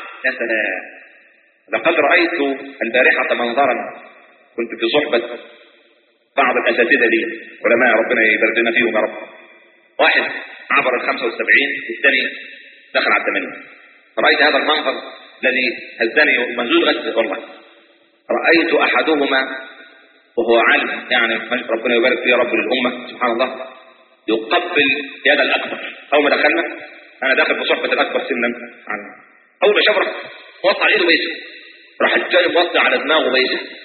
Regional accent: Sayyida Zeinab, Cairo Governorate, Egypt; انا مصري، انا من السيدة زينب.

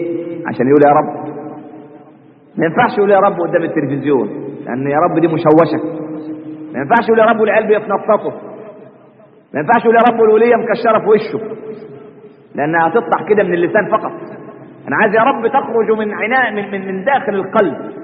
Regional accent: Egypt

